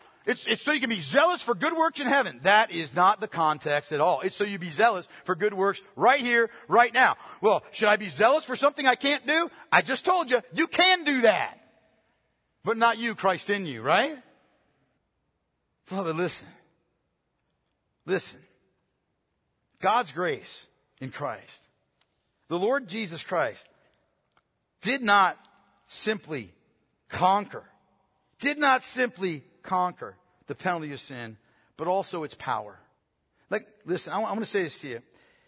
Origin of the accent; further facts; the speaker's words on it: Canton, Pennsylvania, United States; when I was growing up in Canton, Pennsylvania, a little podunk town, I had no idea of the big world outside of Canton. That was my whole world.